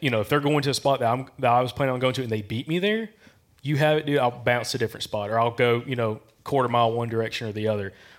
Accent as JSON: {"language": "English", "region": "Alabama", "country": "United States", "said": "when they learned I was from Alabama, they're like, \"Dude, you got pigs down there? You got hogs?\""}